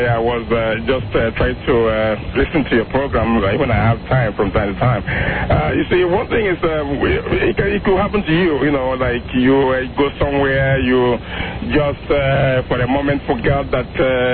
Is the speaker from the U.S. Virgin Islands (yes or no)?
yes; St. Thomas, U.S. Virgin Islands; Well, I'm from St. Thomas.